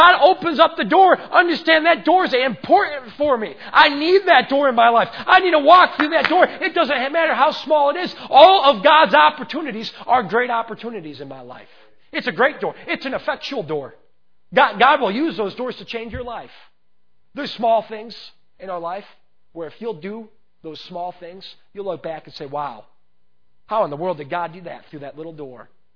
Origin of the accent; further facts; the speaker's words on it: Chicago, Illinois, United States; born there; now in Terre Haute, United States; I wasn't born and raised in Terre Haute. Born up in Chicago. Man, what a difference of life down here.